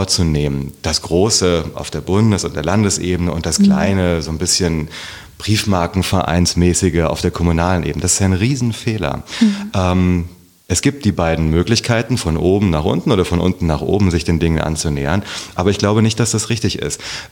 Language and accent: German; Herborn, Hesse, Germany; Und da kommt meine, also wir kommen da aus dem Lahn-Dill-Kreis. Beschaulich, schön. Ich bin viel bei meiner Großmutter groß geworden. Meine Eltern waren noch sehr jung. Mhm. Und ja, in Herborn bin ich aufgewachsen.